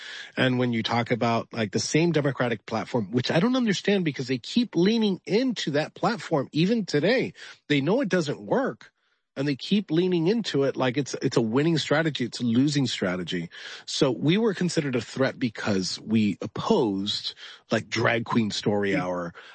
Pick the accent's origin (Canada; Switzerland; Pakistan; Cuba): Cuba; now in United States; I came from Cuba. I'm an American first and I've always been America first.